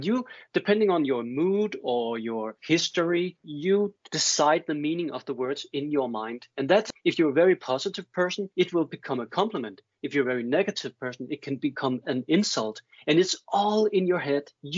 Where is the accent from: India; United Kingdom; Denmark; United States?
Denmark; accent: Danish; English is a second language; because it has my Danish accent, but I think it will be fine.